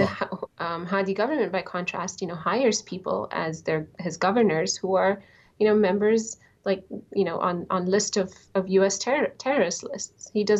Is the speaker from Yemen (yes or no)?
yes; Aden, Yemen; I'm actually from South Yemen, from Aden